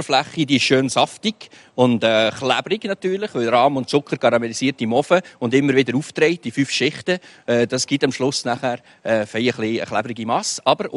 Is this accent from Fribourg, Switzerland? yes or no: yes; Fribourg, Switzerland; Als Freiburger haben wir natürlich einen Fondue-Kuchen müssen machen.